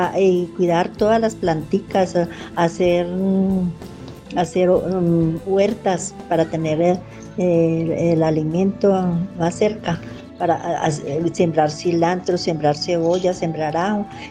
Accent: Anzoátegui, Tolima, Colombia; born there; also born or lived in Ibagué; Nací en el Tolima, en Anzoátegui, Tolima. Luego estudié en Ibagué, vivía con mis abuelitos, con mi madre, con mis padres.

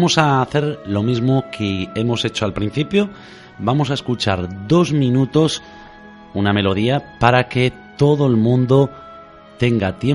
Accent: Galicia, Spain; Yo te digo que como gallego

